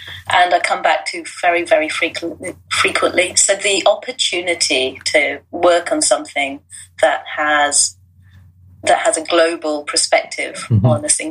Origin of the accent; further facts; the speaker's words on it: London, United Kingdom; born there; I was born in London. Right. My parents are Indian, as I mentioned, mm-hmm. but I've travelled the globe with them.